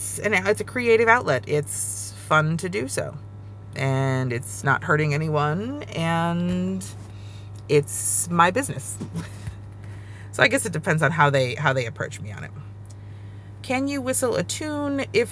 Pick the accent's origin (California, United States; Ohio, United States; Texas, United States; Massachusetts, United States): Ohio, United States; also born or lived in Georgia / New York; I grew up in Ohio, And I lived in Georgia for 10 years. And I lived in New York for 6 years. And now I'm back in kind of the mid-upper South right now.